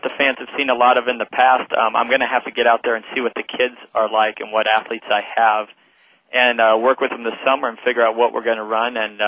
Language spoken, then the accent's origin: English; Aurora, Nebraska, United States; I grew up in Aurora, so my roots are out that way.